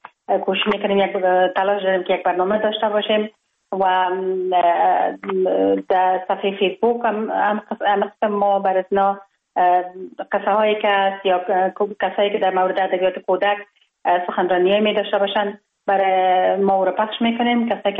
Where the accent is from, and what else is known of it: Kabul, Afghanistan; born there